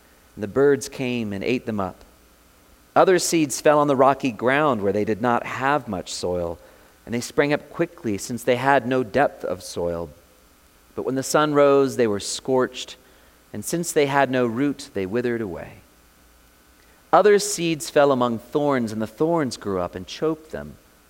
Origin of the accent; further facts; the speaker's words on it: Florida, United States; I grew up in Florida. The farming there was orange groves and cattle